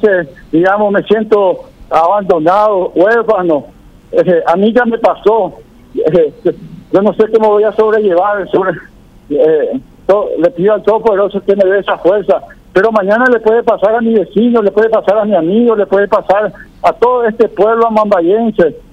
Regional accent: Paraguay; ya que en mi país está, el Estado paraguayo está proveyendo las armas y las balas.

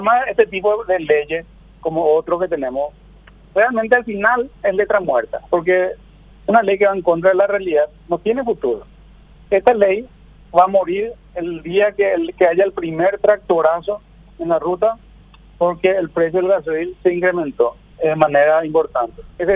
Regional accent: Paraguay; Yo como paraguayo

